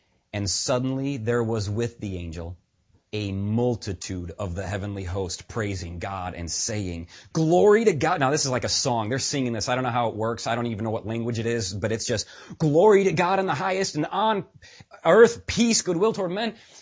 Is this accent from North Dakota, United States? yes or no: no; Wisconsin, United States; I grew up in West Central Wisconsin, dairy farm all over the place. Everybody's got a dairy farm.